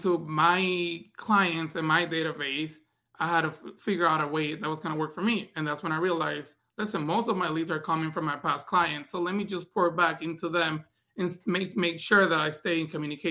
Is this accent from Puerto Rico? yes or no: yes; Puerto Rico; moved away; when we moved here 16 years ago from Puerto Rico, we had community leaders that used to help us, right? Help my mom and my family to get food on our table for Thanksgiving, right?